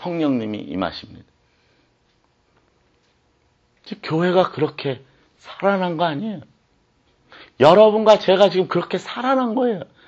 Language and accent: Korean; South Korea; 제가 세상식으로 말하면 한국에서 태어났습니다. 고향이 한국이에요.